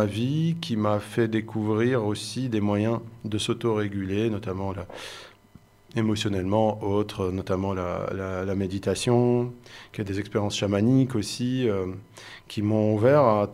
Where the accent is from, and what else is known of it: Belgium; born or raised there